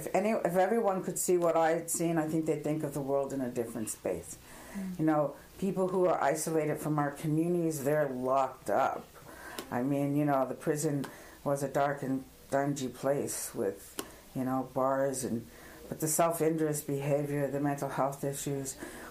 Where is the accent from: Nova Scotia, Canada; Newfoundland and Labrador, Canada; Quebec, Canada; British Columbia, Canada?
Nova Scotia, Canada; I come from the Bear Clan. I'm a member of the Mi'kmaq First Nation, and the territory I come from is Buttondick, which is about 19 miles outside of Antigonish.